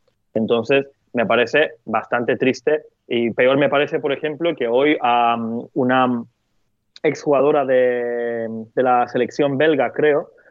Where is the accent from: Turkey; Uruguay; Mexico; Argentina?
Turkey; Yo soy de Turquía. En Turquía siempre ha sido un país donde se bebe, se consume mucho alcohol, hay mucha fiesta